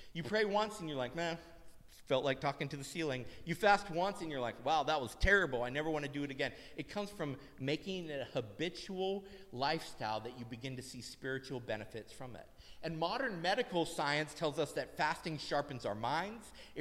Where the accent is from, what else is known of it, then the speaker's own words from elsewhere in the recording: Pittsburgh, Pennsylvania, United States; born there; now in Philadelphia, United States; I was born in Pittsburgh and I wanted to come back to the Northeast area.